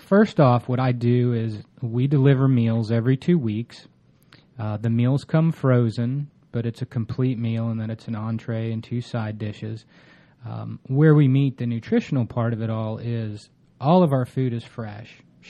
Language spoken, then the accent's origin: English; North Carolina, United States; I grew up in North Carolina. My grandparents grew up in Atlanta, so I guess I'm native Atlantan once removed.